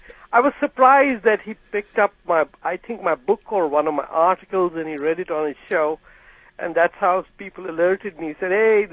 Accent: Pakistan; now in Canada; I'm a Pakistani, Muslim immigrant to Canada who's 61.

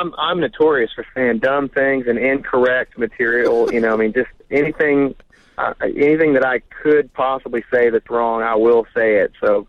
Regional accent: Oklahoma, United States; There's a good chance, yeah, because I'm from Oklahoma, so I'm a cowboy at heart.

